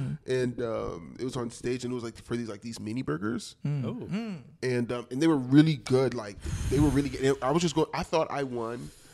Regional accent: Tampa, Florida, United States; You know, so, you know, I'm from Tampa.

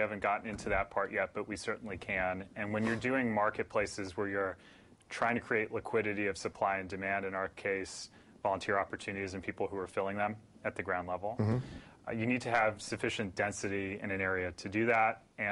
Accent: California, United States; Well, I grew up in Orange County for part of my life.

